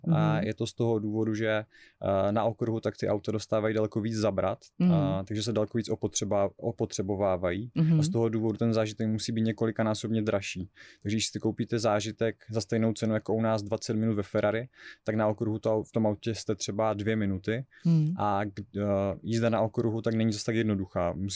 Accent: Olomouc, Olomouc Region, Czechia; já jsem Olomoučák a Šumava je docela daleko

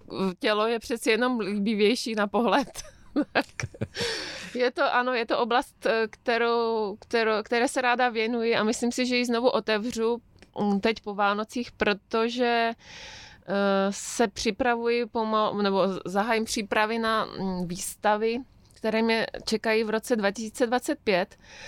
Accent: České Budějovice, South Bohemian Region, Czechia; born there; Byť jsem tedy rodačka z Českých Budějovic, tak se přiznám, že to město nevnímám jako svůj domov a ani jsem to tak asi od dětství necítila. Mým domovem je jedna malinká vesnička, kde žije asi 10 obyvatel a je to přesně na rozhraní Třeboňska

